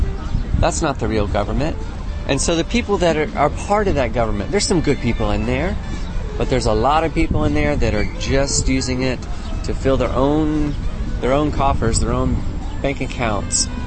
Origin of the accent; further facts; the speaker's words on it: North Carolina, United States; I'm actually from North Carolina. Well, I'm from Europe, and my people are from Europe.